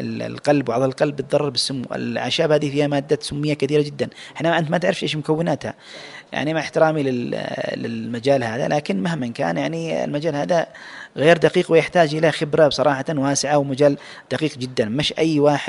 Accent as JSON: {"language": "Arabic", "country": "Yemen", "said": "للأسف هذا الشيء كثير عندنا في اليمن"}